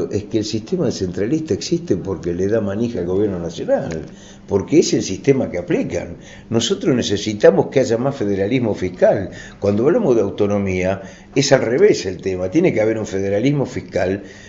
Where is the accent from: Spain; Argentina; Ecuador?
Argentina; Santa Fe; Yo vengo de una provincia de Santa Fe